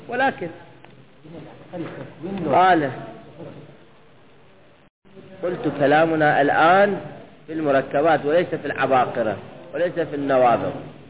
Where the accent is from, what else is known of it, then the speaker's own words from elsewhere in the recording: Baghdad, Baghdad Governorate, Iraq; لعشان الحجر لعدها كلمة بغدادية، أثبت على أنه أنا بغدادي